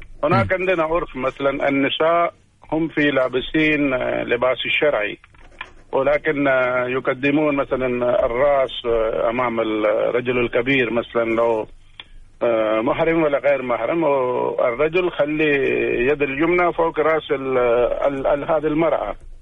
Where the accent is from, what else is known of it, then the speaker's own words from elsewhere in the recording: Pakistan; Arabic is a second language; أنا من باكستان